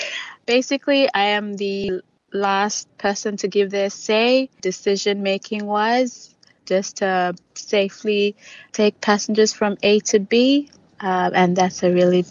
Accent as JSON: {"language": "English", "country": "Vanuatu", "said": "I am from Vanuatu and I am a female pilot."}